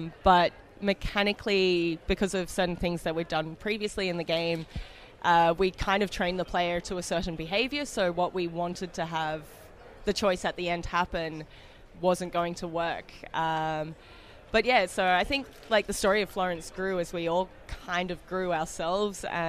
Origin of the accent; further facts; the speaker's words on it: Melbourne, Victoria, Australia; But also, I come from Melbourne.